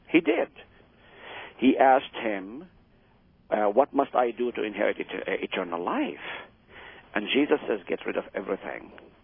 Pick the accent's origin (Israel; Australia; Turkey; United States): Israel; English is a second language; I grew up in Israel. I know my culture. I know the people of my people.